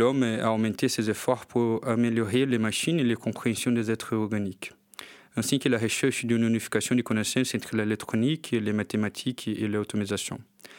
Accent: Brazil; je suis brésilien

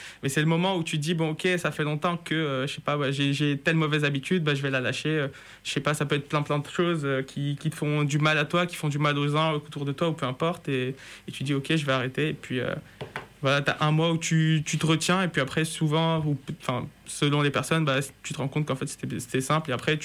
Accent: Morocco; born there; moi, je suis né au Maroc

